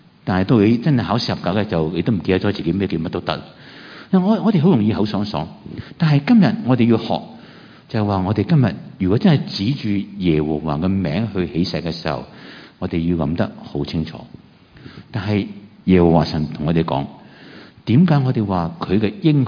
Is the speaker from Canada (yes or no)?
no; China